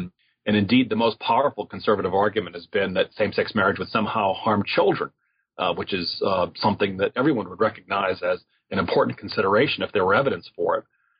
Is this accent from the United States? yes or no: yes; United States; But as an American, I can see easily how people, you know, doubt these arguments.